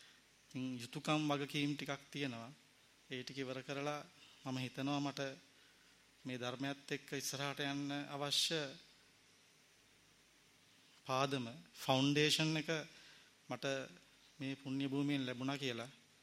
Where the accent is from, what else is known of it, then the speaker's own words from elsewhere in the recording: Kiribathgoda, Western Province, Sri Lanka; මගේ ගම කිරිබත්ගොඩ